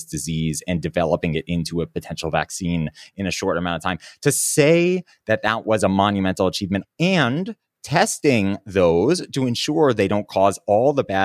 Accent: New York City, New York, United States; I'm a kid from New York City.

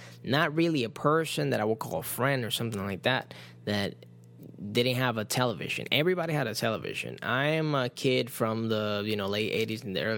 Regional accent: Puerto Rico; Did I told you I grew up in Puerto Rico? We got hit by hurricanes all the time, man.

